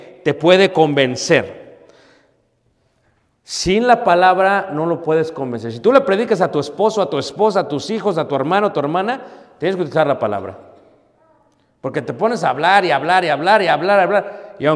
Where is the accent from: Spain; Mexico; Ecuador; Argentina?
Mexico; Mexico City; Crecí en Ciudad de México, hermanos. En el ambiente, en el baile, entre las drogas, en la bebida, entre los amigos. O sea, yo ahí crecí.